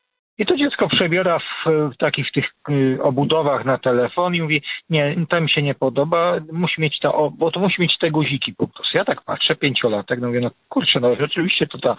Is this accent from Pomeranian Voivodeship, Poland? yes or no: no; Włoszczowa, Świętokrzyskie Voivodeship, Poland; jak to u nas właśnie w miejscowości, skąd pochodzę, z Włoszczowy.